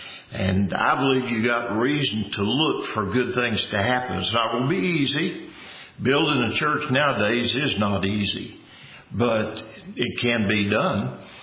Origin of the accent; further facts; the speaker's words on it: Big Spring, Texas, United States; Seems like I was raised here in Big Spring, and it seems like I can remember just like it's yesterday.